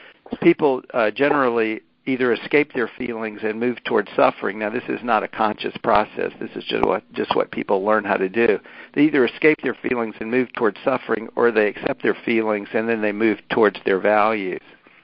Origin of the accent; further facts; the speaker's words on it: Alabama, United States; but I'm from Alabama, and so things have to operate on simple principles for me based on my background.